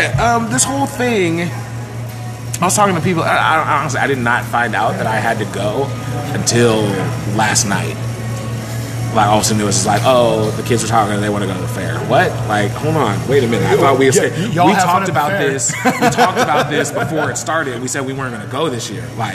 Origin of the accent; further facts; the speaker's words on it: Iowa, United States; Born and raised in Iowa, I've been to this thing 5 times